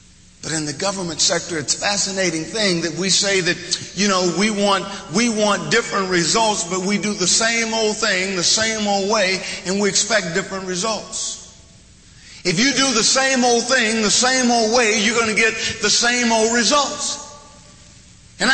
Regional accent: Eufaula, Oklahoma, United States; never in my wildest dreams growing up in Eufaula, Oklahoma

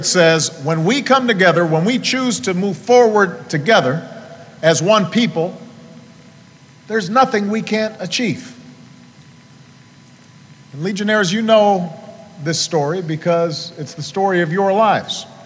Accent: Illinois, United States; You know, back in Illinois, my home state, Illinois is in the house.

